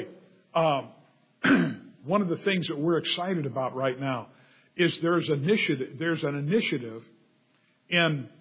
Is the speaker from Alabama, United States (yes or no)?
no; California, United States; My soul, I grew up in the San Fernando Valley.